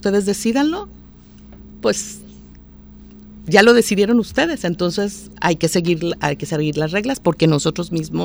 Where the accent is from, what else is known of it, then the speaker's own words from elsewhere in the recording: Mexico; como mexicanos